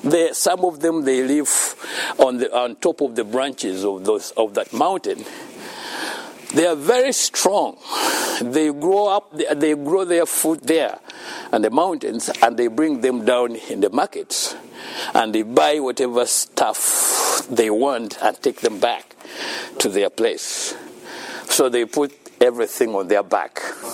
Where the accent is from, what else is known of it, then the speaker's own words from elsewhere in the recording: Uganda; born there; English is a second language; And why I was born in Africa, why I was born in Uganda particularly.